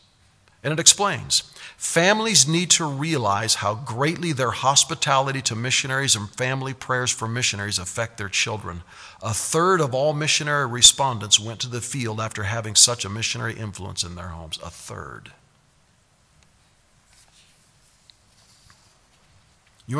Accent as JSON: {"language": "English", "town": "Omaha", "region": "Nebraska", "country": "United States", "tie": "born or raised there", "also_born_or_lived": "Columbus, Nebraska", "said": "So here we are in our home, growing up in Omaha, Nebraska, and hosting missionaries time and again. Then we moved out on a farm near Columbus, Nebraska, Monroe."}